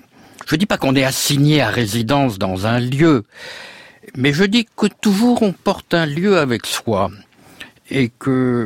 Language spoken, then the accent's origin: French; France; plus je voyage, plus je suis français, si vous voulez.